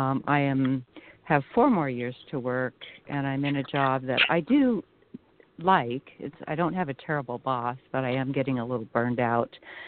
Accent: Portland, Oregon, United States; I'm from Portland, Oregon.

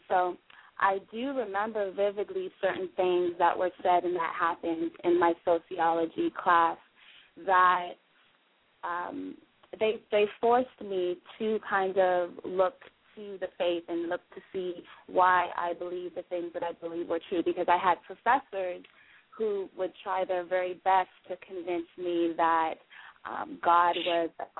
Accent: Canada; I'm from Canada originally. My parents are Jamaican

